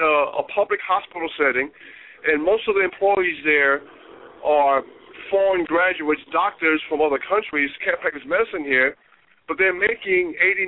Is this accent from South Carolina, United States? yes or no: yes; South Carolina, United States; And I was born and raised. I'm from South Carolina.